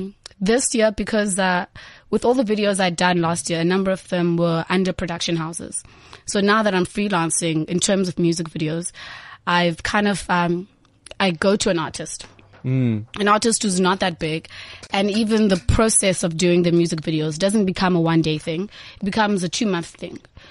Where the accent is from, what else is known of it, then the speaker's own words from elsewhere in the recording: Eastern Cape, South Africa; I'm from originally from the Eastern Cape.